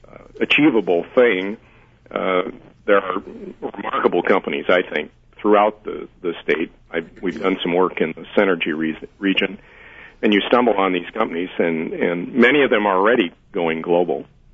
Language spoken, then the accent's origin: English; Sturgeon Bay, Wisconsin, United States; Bayship is in my hometown of Sturgeon Bay